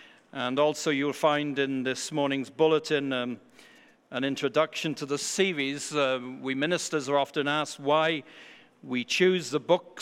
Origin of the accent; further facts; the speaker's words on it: United Kingdom; now in United States; my home country of the UK